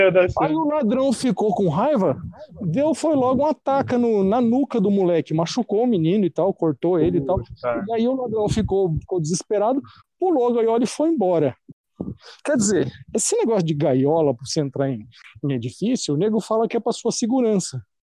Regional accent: Brazil; somos brasileiros

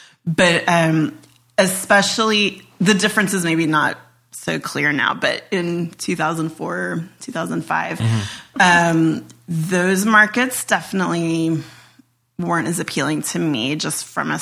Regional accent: Atlanta, Georgia, United States; I'm from Atlanta and I've lived here forever, but I moved away very briefly just for a few months with my husband to his hometown in Paducah, Kentucky.

